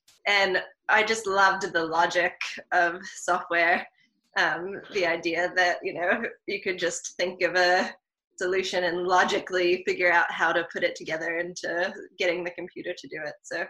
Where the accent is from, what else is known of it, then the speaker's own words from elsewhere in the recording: Philadelphia, Pennsylvania, United States; moved away as an adult; now in New Zealand; I'm from Philadelphia originally, so the winter seems certainly not as dramatic as Philadelphia winters